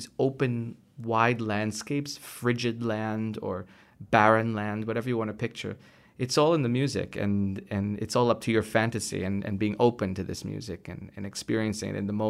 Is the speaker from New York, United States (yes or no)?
yes; New York City, New York, United States; now in Lucerne, Switzerland; I grew up in New York City, and And I've been living in Lucerne for the last eight, nine years.